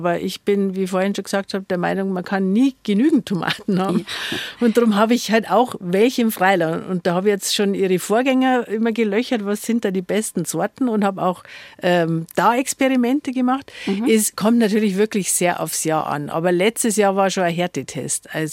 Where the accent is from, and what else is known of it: Bavaria, Germany; born or raised there